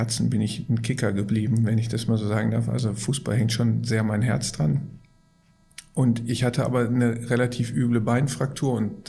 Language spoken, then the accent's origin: German; Gelsenkirchen, North Rhine-Westphalia, Germany; Wissen Sie, ich komme aus dem Ruhrgebiet. Ich komme gebürtig aus Gelsenkirchen.